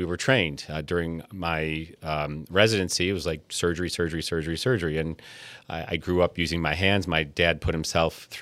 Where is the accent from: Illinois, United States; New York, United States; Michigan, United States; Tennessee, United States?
New York, United States; Rochester; So growing up in Rochester, we did have Buffalo Bills season tickets, and we used to go to the games.